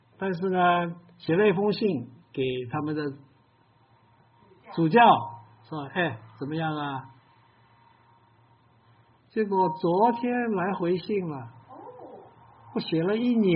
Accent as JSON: {"language": "Chinese", "country": "China", "said": "那么我们中国人至少欠他们一份情，三分之一的福音是从他们那里来的"}